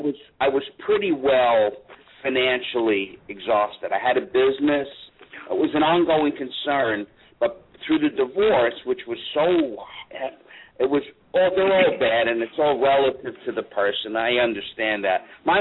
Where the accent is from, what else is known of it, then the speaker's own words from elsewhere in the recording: New York, United States; I'm from New York.